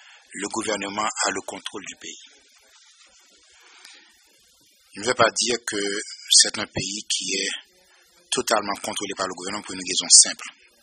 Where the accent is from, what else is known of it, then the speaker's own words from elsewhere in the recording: Nord, Haiti; Ce n'est pas ma région. Je viens du Nord, j'étais beaucoup plus intéressé à aller dans le Nord.